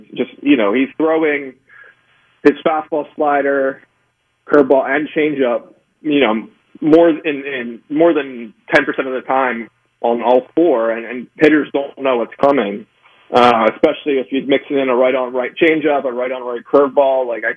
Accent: Philadelphia, Pennsylvania, United States; I'm from Philly, but Embiid missed too many games.

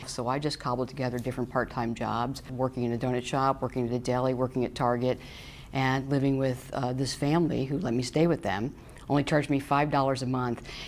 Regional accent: Missouri, United States; I grew up in Missouri. My father was a postal worker, and when I was 15, he lost his job.

